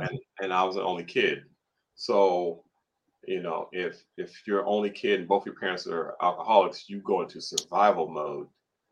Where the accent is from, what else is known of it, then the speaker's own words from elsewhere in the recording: New Jersey, United States; also born or lived in New York; Tricky. I'm older, so I don't know. a little more carefree.